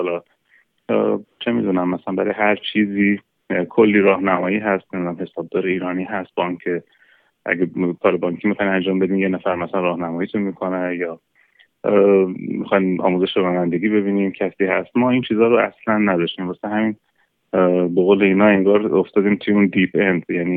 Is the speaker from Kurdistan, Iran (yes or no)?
no; Rasht, Gilan, Iran; now in Australia; من چون خودم توی شهر نسبتا بزرگی تو ایران تو شهر رشت بزرگ شدم،